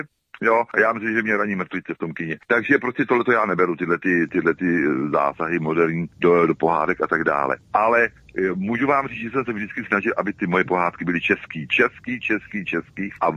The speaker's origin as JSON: {"language": "Czech", "town": "Oštice", "region": "South Bohemian Region", "country": "Czechia", "tie": "born or raised there", "said": "já jsem šel okamžitě do knihovny, jak u nás v Oštících, tak ve Volyni"}